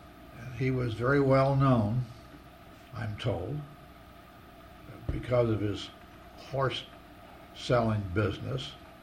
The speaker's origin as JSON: {"language": "English", "town": "Cleveland", "region": "Ohio", "country": "United States", "tie": "born or raised there", "also_born_or_lived": "Pittsburgh / Atlantic City", "said": "I was born in Pittsburgh in 1913, and I lived here till I was about 5 years old. For reasons of health, we then moved, for reasons of my mother's health, we moved to Atlantic City. And we lived there a couple of years and then moved to Cleveland, Ohio, where I grew up"}